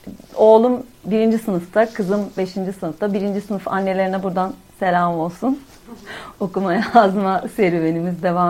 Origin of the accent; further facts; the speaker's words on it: İzmir, Turkey; Nereden başlasam? İzmirliyim. Çok küçük yaştan beri müzikle iç içeyim.